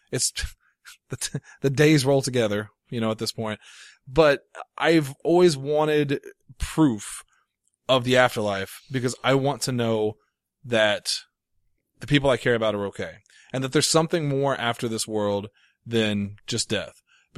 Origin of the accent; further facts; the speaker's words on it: Ireland; The Rock, maybe, but I'm not Samoan.